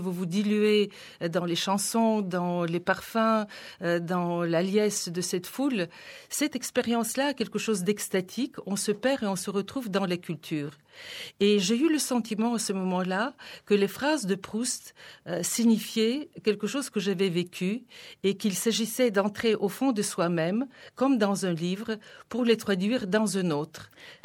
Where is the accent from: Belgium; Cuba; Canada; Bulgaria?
Bulgaria; born or raised there